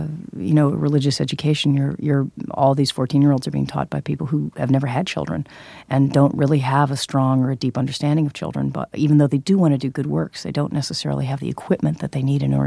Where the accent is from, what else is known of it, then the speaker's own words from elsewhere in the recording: Hollywood, California, United States; And I grew up in Hollywood, so I was exposed to it all over the place.